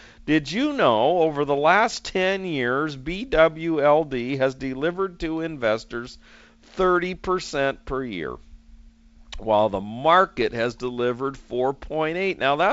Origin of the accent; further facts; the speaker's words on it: San Diego, California, United States; visit San Diego, September is one of the nicest months here. And it's my favorite month, I believe, in my hometown here.